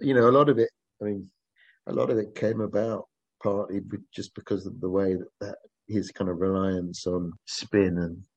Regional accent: South East England, United Kingdom; I'm from Kent

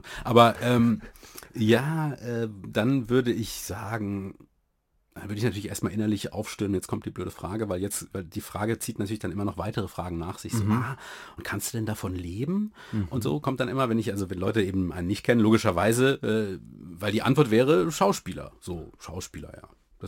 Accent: Freiburg, Baden-Württemberg, Germany; ich komme aus Freiburg, Jahrgang 75

